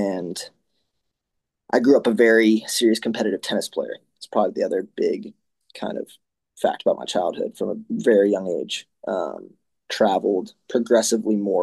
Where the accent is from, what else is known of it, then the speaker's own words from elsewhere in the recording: East Coast, United States; But so I grew up in the East Coast. My parents are from Ohio originally, but lived in Manhattan for couple decades